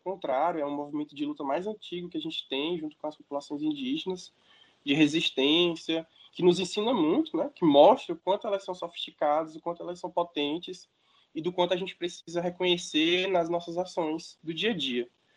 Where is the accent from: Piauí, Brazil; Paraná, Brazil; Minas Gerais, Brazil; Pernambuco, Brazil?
Piauí, Brazil; Teresina; Eu sou natural de Teresina, de onde eu estou falando com vocês.